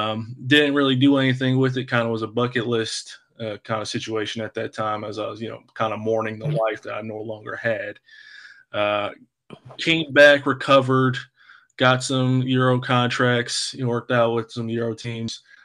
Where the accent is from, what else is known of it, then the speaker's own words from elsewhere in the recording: Athens, Attica, Greece; also born or lived in France / Italy; now in United States; At 6 weeks old, I moved to France. I was raised in France for a year, then Italy for two, and then Athens after that for nine. And then moved back to the States in about 2000, 2001